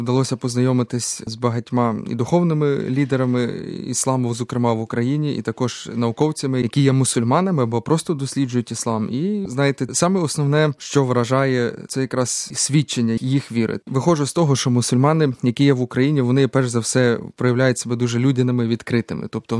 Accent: Crimea, Ukraine; Ріс я виховувався в Криму

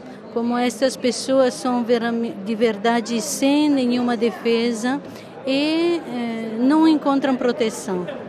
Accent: Italy; Portuguese is a second language; moved away as an adult; also born or lived in Brazil; Eu sou italiana

